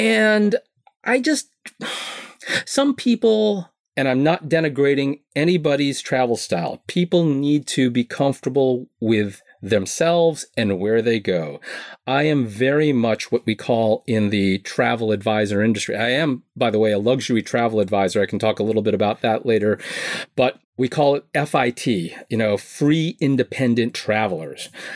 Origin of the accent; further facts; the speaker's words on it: New York, United States; I grew up in New York. This is not new to me.